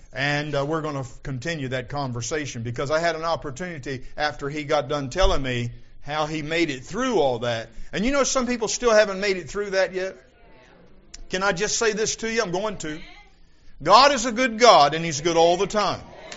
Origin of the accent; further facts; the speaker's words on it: Vienna, United States; when I was growing up in Vienna, Hee Haw salutes, my hometown, population 368 when everybody's home